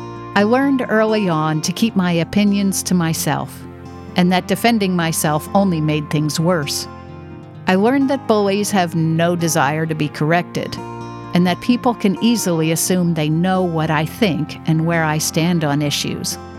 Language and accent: English; New York City, New York, United States; also born or lived in the South; now in New England, United States; As I have mentioned before, I grew up in New York City. Then for a 16-year period, I lived in the South. And about 10-plus years ago, moved to New England.